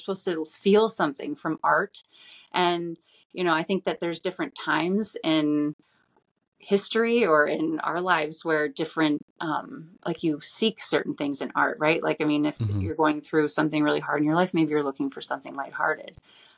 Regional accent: Sterling Heights, Michigan, United States; I grew up in Sterling Heights.

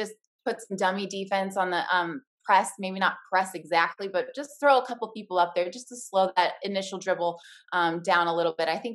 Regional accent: West Coast, United States; I grew up on the West Coast, so I'm a big Pac-12 fan.

